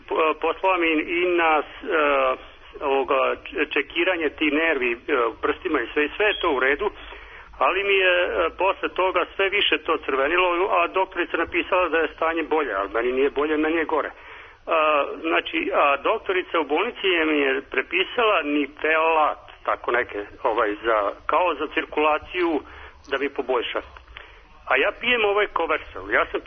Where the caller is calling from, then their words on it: Novi Sad, Vojvodina, Serbia; also born or lived in Canada; Ja zovem iz Novog Sada, Sremska Kamenica. Ja sam povratnik iz Kanade